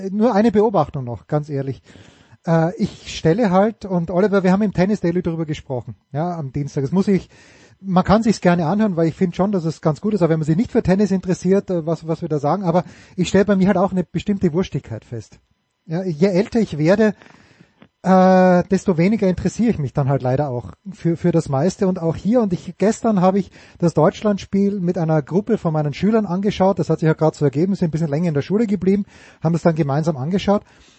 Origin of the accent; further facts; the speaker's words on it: Austria; ich tue mich extrem schwer als Österreicher